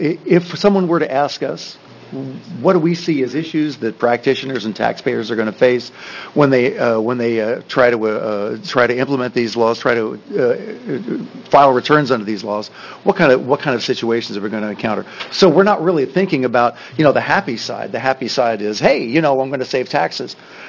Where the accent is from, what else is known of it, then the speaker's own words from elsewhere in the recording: Happy Valley, Oregon, United States; I'm a CPA from Happy Valley, Oregon